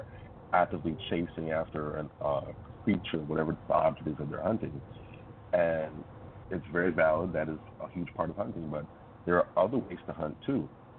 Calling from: Miami, Florida, United States; I'm calling from Miami, Florida.

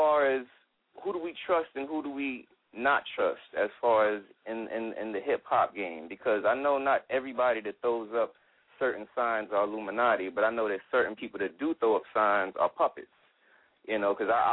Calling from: Brooklyn, New York, United States; I'm calling from Brooklyn, Flatbush.

